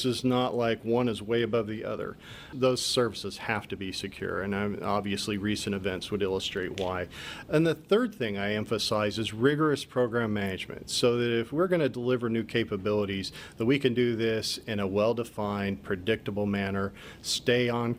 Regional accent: Idaho, United States; I grew up out west in Idaho, and I had a father who really liked to go out to old mining towns, ghost towns, things like that.

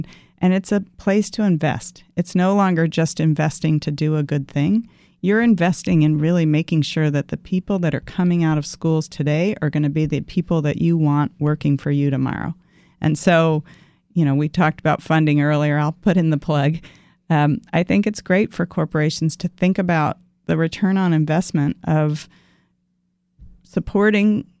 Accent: Baltimore, Maryland, United States; So I grew up in Baltimore. I was the only girl. I have three brothers

